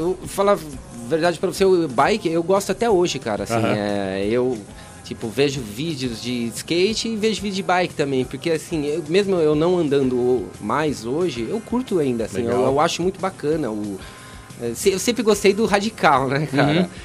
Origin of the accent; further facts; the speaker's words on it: Osasco, São Paulo, Brazil; Nasci em Osasco e tô lá até hoje, cara.